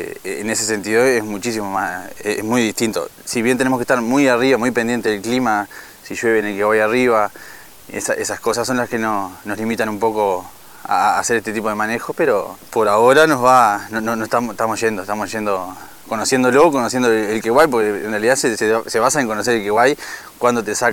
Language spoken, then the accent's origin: Spanish; Sauce, Canelones, Uruguay; Decidimos venirnos para acá, para el norte, por un tema de escala de tierra. Nosotros somos allá de Sauce y nos quedó chico, nos fue quedando chico.